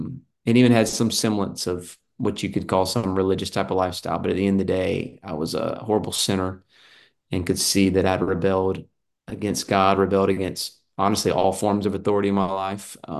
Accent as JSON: {"language": "English", "region": "South Carolina", "country": "United States", "tie": "born or raised there", "said": "So I grew up in South Carolina, grew up in a local church, but did not have a relationship with the Lord."}